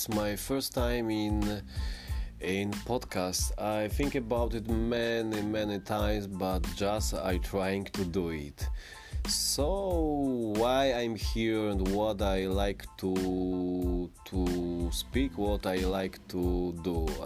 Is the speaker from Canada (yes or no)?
no; Poland; English is a second language; moved away as an adult; now in San Diego, United States; So now it's first time … I'm from Poland, so I trying to speak to us for many topic. Now I'm San Diego. It was my first time in USA, so I came here to learn English